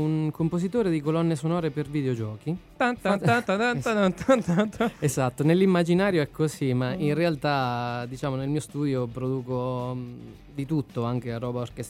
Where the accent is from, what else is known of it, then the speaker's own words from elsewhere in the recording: Macerata, Marche, Italy; No, io vengo da Macerata, in realtà.